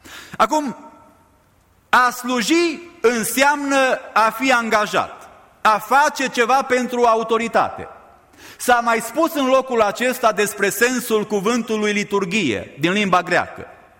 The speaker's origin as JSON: {"language": "Romanian", "country": "Romania", "tie": "born or raised there", "said": "Acum, noi care am crescut în România, venim din România, știm ce înseamnă silă."}